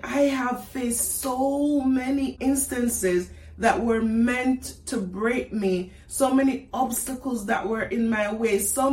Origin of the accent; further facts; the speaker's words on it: Jamaica; now in United States; So I grew up in Jamaica, moved to America about 6 years ago.